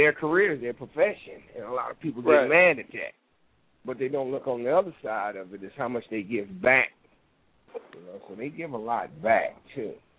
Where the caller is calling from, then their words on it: Dayton, Ohio, United States; calling from Dayton, Ohio.